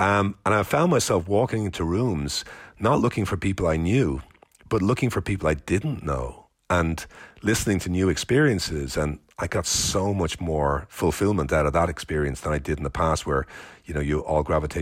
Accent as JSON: {"language": "English", "country": "Ireland", "tie": "born or raised there", "said": "I grew up in Ireland"}